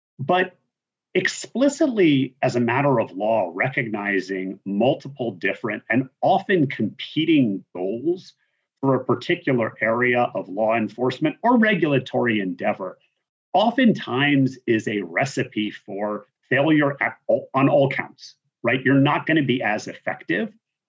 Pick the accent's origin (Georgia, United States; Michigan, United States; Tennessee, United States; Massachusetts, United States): Massachusetts, United States; famous paper from years ago that looks at why is California so much more innovative than Massachusetts, my home state.